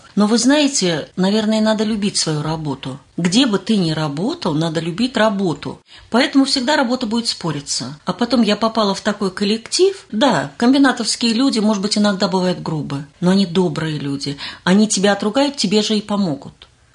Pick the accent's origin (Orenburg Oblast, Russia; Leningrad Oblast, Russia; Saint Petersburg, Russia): Orenburg Oblast, Russia; born there; moved away; Да, я действительно родилась в Оренбургской области и приехала в наш город. Я и в мой город. Я его считаю уже давно-давно своим, потому что я люблю свой город. Я приехала сюда в 71-м году